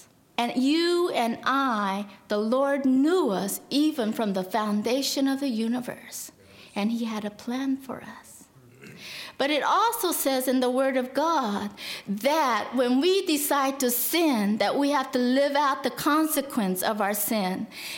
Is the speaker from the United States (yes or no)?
no; South Korea; born there; English is a second language; See, I was born in Korea, And I was born right after the Korean War.